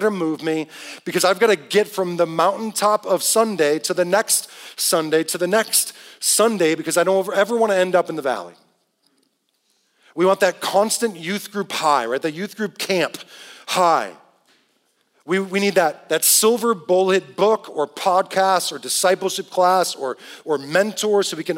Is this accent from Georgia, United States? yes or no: no; Detroit, Michigan, United States; I grew up in Detroit, got to go back there a couple of weeks ago.